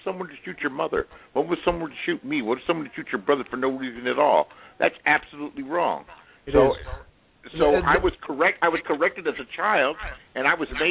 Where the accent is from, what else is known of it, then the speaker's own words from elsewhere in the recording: Los Angeles, California, United States; I'm from Los Angeles.